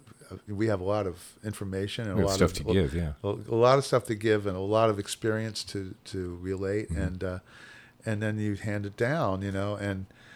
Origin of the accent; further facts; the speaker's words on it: Philadelphia, Pennsylvania, United States